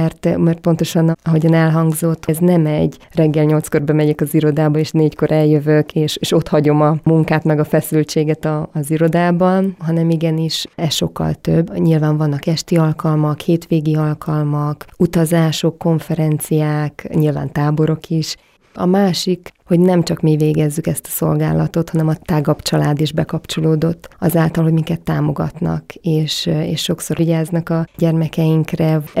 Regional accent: Brazil; én Brazíliában nőttem fel, sokáig ott éltem

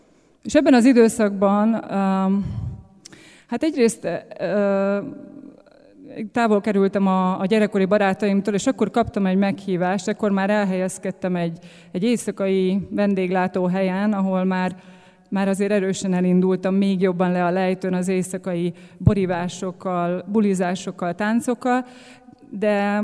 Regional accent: Hungary; Vidéki nagyvárosból származom

